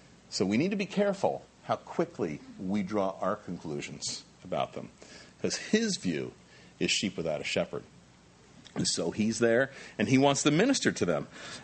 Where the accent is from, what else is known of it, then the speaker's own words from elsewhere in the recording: New Jersey, United States; also born or lived in Long Island, United States; I was raised in Jersey and Long Island.